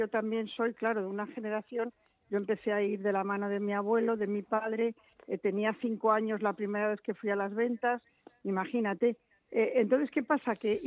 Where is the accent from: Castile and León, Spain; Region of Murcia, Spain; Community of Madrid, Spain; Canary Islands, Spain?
Community of Madrid, Spain; Madrid; es la patrona de mi ciudad y de mi pueblo